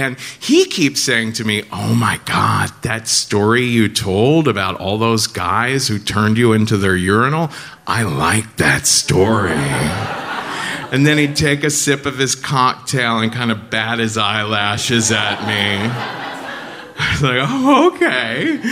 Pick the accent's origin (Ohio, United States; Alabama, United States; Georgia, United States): Ohio, United States; Cincinnati; I'm from Cincinnati, so that was a little bit of a dig.